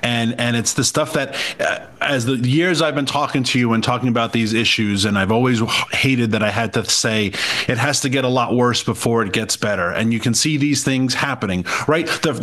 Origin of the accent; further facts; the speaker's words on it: New York, United States; And Governor Hochul in my home state of New York does this.